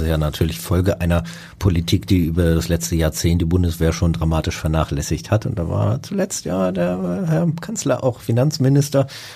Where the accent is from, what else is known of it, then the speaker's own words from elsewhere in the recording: Hamburg, Germany; Ja, das fällt mir als Hamburger sehr schwer